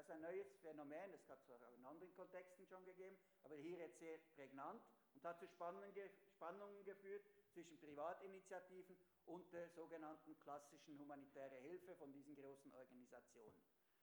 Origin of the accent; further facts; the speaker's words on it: Switzerland; kann man sich als Schweizer auch weniger damit identifizieren.